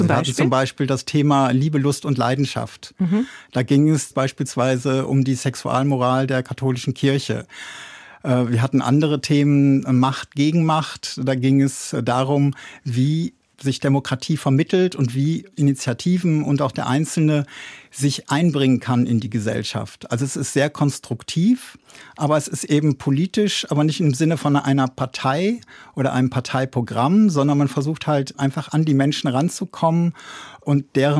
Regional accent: North Rhine-Westphalia, Germany; moved away as an adult; ich komme eigentlich aus Münsterland, bin dann hier ins Rhein-Main-Gebiet beruflich gezogen

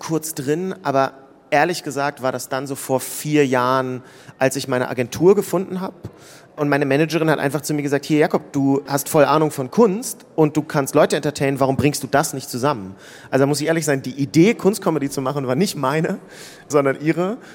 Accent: Hanover, Lower Saxony, Germany; ich komme aus Hannover

